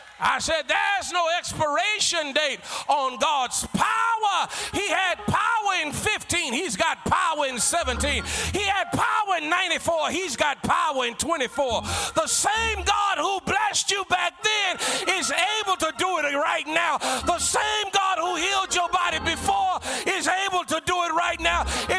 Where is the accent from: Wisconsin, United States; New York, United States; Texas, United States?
Texas, United States; Beaumont; I'm from the hood of Beaumont.